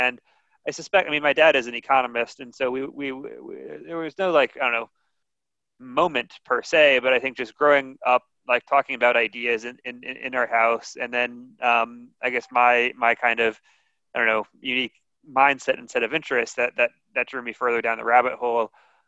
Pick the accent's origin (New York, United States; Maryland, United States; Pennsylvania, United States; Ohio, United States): Maryland, United States; Bethesda; I grew up in Bethesda, just outside of Washington, D.C.